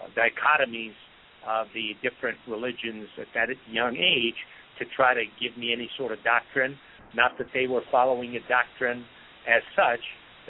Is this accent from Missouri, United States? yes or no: yes; Missouri, United States; You know, I'm from Missouri. Show me.